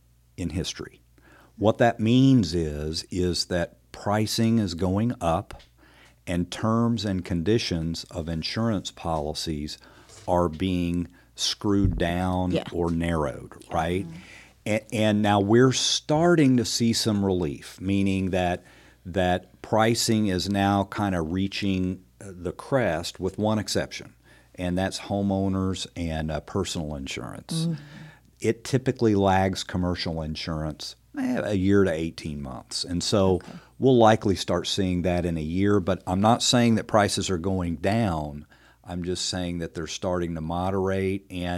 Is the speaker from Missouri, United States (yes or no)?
yes; Springfield, Missouri, United States; I grew up here in Springfield.